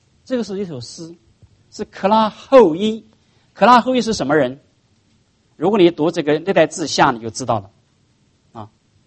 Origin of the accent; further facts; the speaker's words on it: China; 我们中国人是一个忍耐性极强的民族，华人，忍